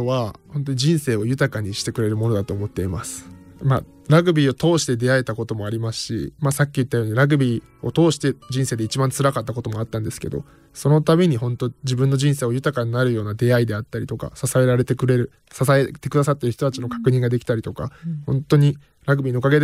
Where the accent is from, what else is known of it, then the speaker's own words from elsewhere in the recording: Takehara, Hiroshima, Japan; 地元広島県竹原に帰って